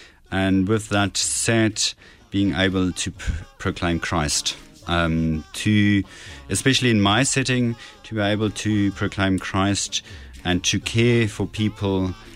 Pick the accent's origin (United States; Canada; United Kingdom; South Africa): South Africa; I grew up in the eastern part of South Africa. It's very close to the Swaziland border.